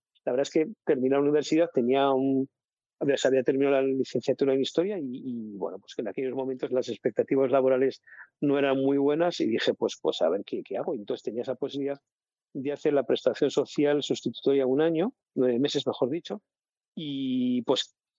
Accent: Vitoria, Basque Country, Spain; Pues yo soy originario de Vitoria, soy natural de Vitoria

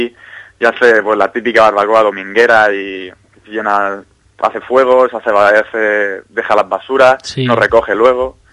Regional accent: Torrevieja, Valencian Community, Spain; Es un lugar que yo, que soy de Torrevieja

